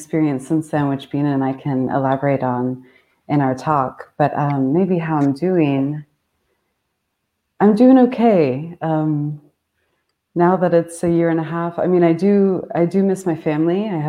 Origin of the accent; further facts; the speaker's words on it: Florida, United States; And originally I'm from Florida. I moved around quite a bit, but I definitely have, like, being a Southerner as part of my identity.